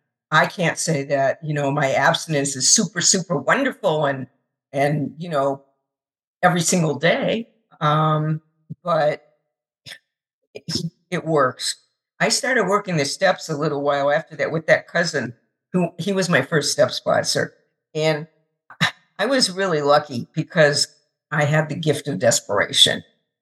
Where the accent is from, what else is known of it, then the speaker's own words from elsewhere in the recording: Phoenix, Arizona, United States; And nothing against the East Coast, but I'm a Westerner. I was brought up in Phoenix, Arizona, and I really missed the West.